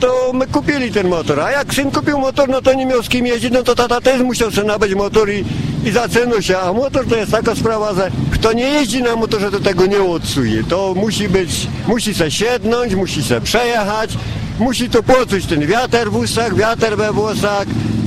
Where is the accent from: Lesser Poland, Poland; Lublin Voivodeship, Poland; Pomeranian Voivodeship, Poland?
Lesser Poland, Poland; Boronin; ja pochodzę z Boronina, z Podhala.